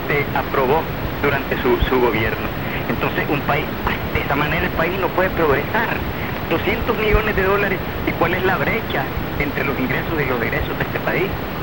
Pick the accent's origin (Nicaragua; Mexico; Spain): Nicaragua; y los protagonistas de la vida nacional somos los nicaragüenses